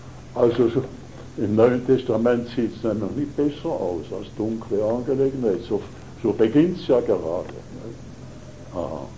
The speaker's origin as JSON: {"language": "German", "region": "Schaffhausen", "country": "Switzerland", "said": "lass mich das als Schaffhauser kühn sagen"}